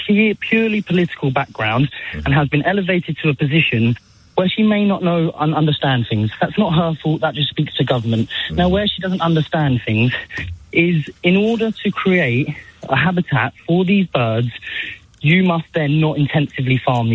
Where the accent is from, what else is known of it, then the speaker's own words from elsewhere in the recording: Croydon, London, United Kingdom; I'm a plumber from Croydon who participates in this.